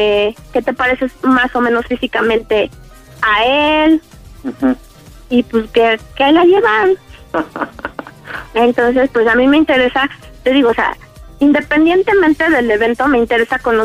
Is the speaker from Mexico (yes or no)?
yes; Mexico City, Mexico; Yo soy de aquí del Distrito Federal, pero la fiesta la vamos a hacer en Tepoztlán.